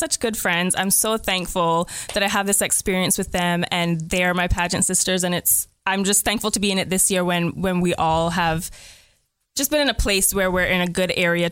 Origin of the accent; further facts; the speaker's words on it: Savannah, Bodden Town, Cayman Islands; also born or lived in Cayman Brac; I grew up in Bodentown, Savannah specifically, for